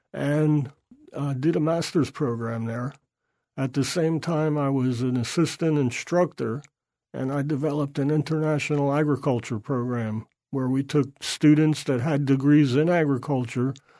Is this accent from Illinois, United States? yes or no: no; New Jersey, United States; also born or lived in Newark, New Jersey; my parents moved to the southern part of New Jersey, where I went to high school.